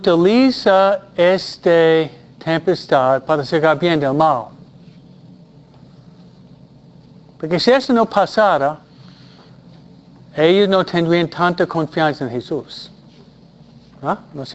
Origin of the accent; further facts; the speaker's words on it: Pennsylvania, United States; now in California, United States; Aquí en California no hay un túnel muy grande. De donde vengo yo, Pennsylvania, hay un túnel que son como 2 kilómetros.